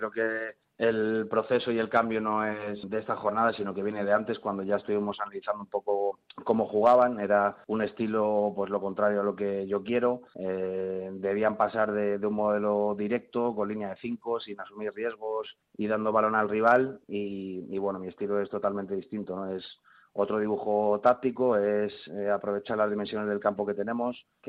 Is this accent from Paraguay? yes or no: no; Spain; siendo españoles yo creo que México lo entendemos todo bien.